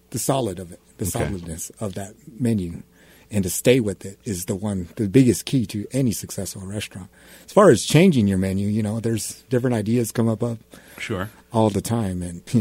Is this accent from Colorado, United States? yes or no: yes; Denver, Colorado, United States; now in Des Moines, United States; Growing up in Denver, moving over to Des Moines, it's a cultural change.